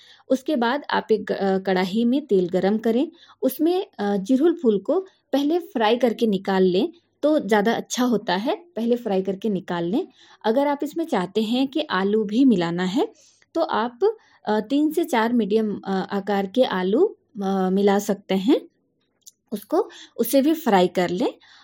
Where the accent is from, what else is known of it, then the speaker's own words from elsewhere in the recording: Chandwa, Jharkhand, India; और मैं झारखंड राज्य की लातेहार जिला के चंदवा प्रखंड के रहने वाली हूँ।